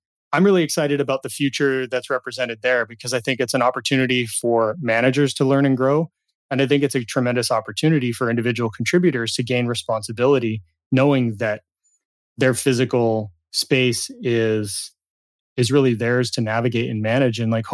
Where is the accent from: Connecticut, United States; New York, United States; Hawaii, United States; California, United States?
California, United States; born or raised there